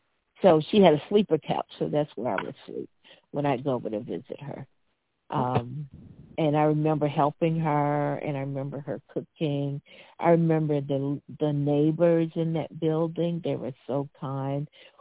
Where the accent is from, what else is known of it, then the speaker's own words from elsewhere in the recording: Columbia, South Carolina, United States; I'm from Columbia. I was born at Fort Jackson.